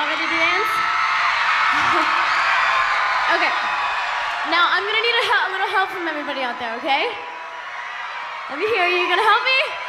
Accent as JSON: {"language": "English", "region": "Texas", "country": "United States", "said": "Okay, a little bit of Texas in there, because I'm from Texas."}